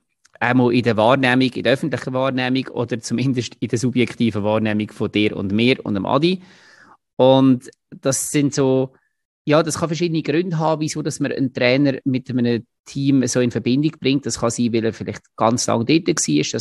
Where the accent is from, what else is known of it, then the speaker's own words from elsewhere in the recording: Munich, Bavaria, Germany; ich würde mich auch mega freuen als Münchner